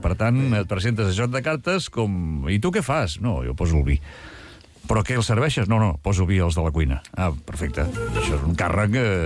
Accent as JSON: {"language": "Catalan", "town": "Vilafranca del Penedès", "region": "Catalonia", "country": "Spain", "said": "perquè sóc de Vilafranca i faig el negoci aquí a Vilafranca"}